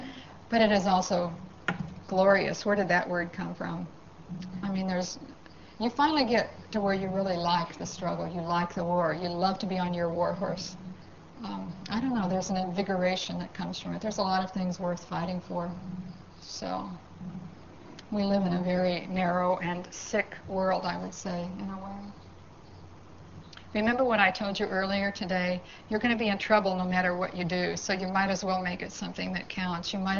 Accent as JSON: {"language": "English", "region": "Bible Belt", "country": "United States", "said": "I'm from the Bible Belt, and I would say 60% of the Cherokee are born-again Christian"}